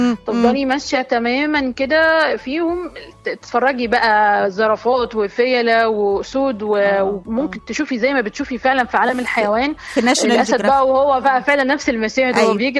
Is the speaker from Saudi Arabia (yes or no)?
no; Egypt; زي الشتاء اللي عندنا في مصر